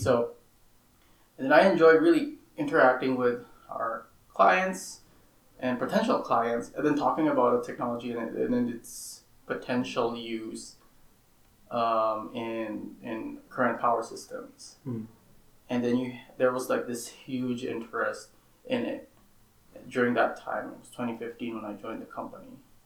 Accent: Philippines; English is a second language; So, yeah, I originally am from the Philippines and from a small town called Espanyas, Luna, which is about 2 hours south of Manila.

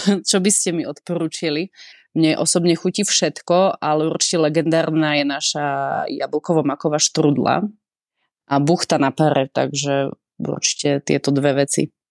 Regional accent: Prešov Region, Slovakia; born there; Tým, že ja som rodená Tatranka, tak zase až tak ďaleko som nešla.

